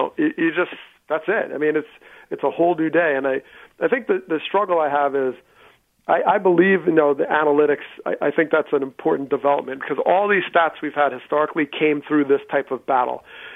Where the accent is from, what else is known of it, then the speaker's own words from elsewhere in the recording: New Jersey, United States; and I grew up in Jersey, so I knew Lenny's New York Mets career.